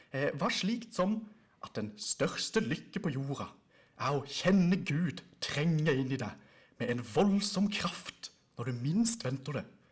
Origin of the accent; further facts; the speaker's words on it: Søgne, Agder, Norway; jeg fikk oppdrag av den lokale menigheten i hjembygda mi, Søgne